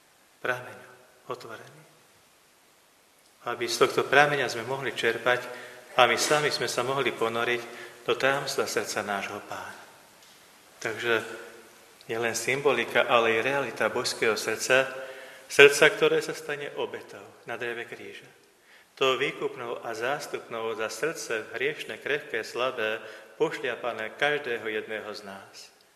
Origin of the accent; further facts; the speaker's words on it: Skalica, Trnava Region, Slovakia; born there; Veľmi rád v mojom rodisku tam skalici bývali vždy procesia